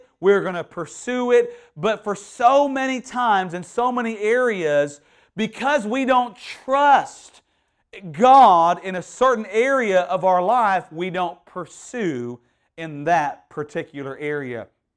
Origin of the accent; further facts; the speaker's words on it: Houston, Texas, United States; he knew I stayed down this way, and he knew I was from Houston.